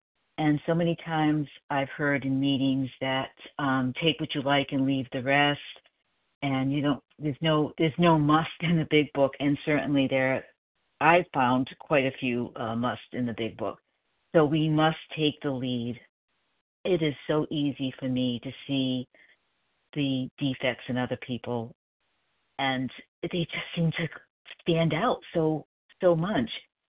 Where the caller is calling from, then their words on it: South Carolina, United States; in South Carolina, and gratefully recovering from compulsive overeating.